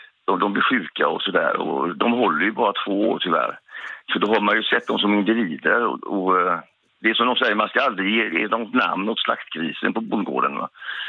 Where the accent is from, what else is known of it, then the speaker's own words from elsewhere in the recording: West Sweden, Sweden; now in Västerhaninge, Sweden; Jag kommer från väster, säger jag. Men det hörs, säger de. Så lägger jag till Västerhaninge. Ja, vi flyttade hit upp för 16 år sedan, tvärs över Sverige.